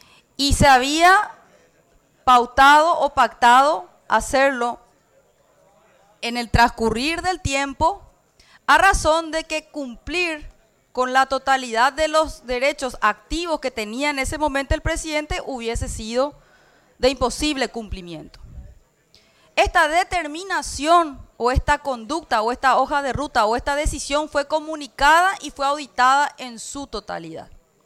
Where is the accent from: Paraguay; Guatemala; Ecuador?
Paraguay; Yo me autopercibo como paraguaya, respondo a la Asociación Nacional Republicana, que tiene un ideario propio, una agenda propia. Pero como paraguaya, no puedo no ver que de alguna manera sí existe una violentación a la soberanía.